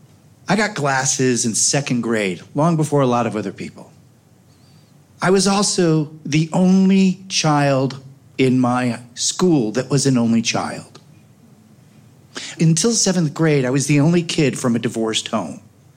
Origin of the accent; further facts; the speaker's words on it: Oak Park, Illinois, United States; I grew up on Gunderson and Madison in Oak Park.